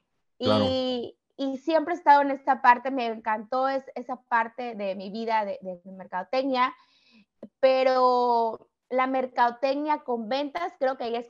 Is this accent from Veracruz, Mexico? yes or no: yes; Veracruz, Mexico; Pues mira, yo soy veracruzana y tengo muchos amigos que tienen inmobiliarias que empezaron desde cero.